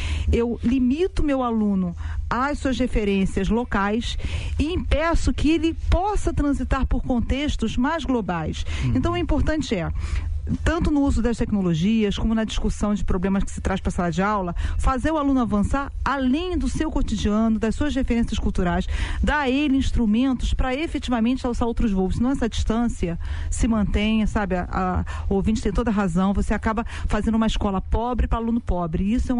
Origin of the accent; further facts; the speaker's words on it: Rio de Janeiro, Brazil; Eu sou nascida e criada na Baixada Fluminense, meu pai mecânico, minha mãe dona de casa